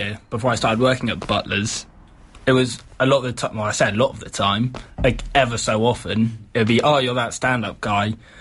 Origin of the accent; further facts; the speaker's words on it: United Kingdom; Yeah. I'm British as what we do, isn't it?